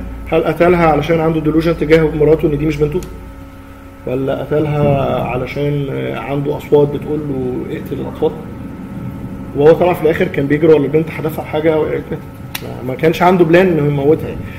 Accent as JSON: {"language": "Arabic", "country": "Egypt", "said": "محور مهم جدا في تقييم الحاله النفسيه بتاعت الانسان، خصوصا احنا كمصريين"}